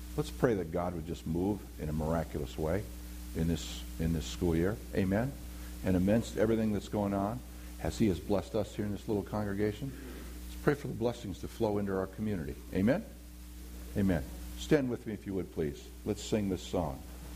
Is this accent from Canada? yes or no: no; New York, United States; Oh, I'm from the East Coast. So. New York.